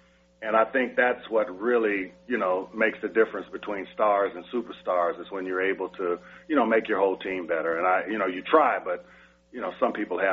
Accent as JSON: {"language": "English", "region": "the South", "country": "United States", "said": "And we're both from the South, so we have that kind of relationship thing."}